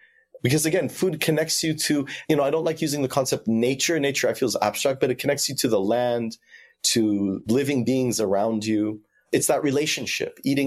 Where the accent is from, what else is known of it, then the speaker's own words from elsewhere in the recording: Lebanon; now in United States; I teach at the law school at the University of Oregon. I used to be a lawyer in Toronto, and I'm originally from Lebanon.